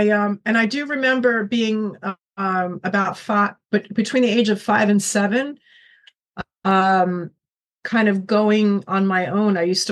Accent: New Jersey, United States; I grew up on the Jersey Shore.

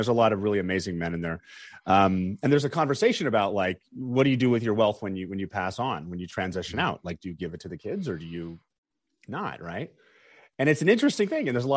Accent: Long Beach, California, United States; also born or lived in Diamond Bar; And we grew up in Long Beach, California. And then in fourth grade, we moved to Diamond Bar.

